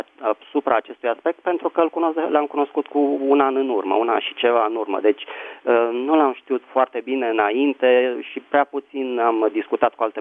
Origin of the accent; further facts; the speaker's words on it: Bucharest, Romania; din București.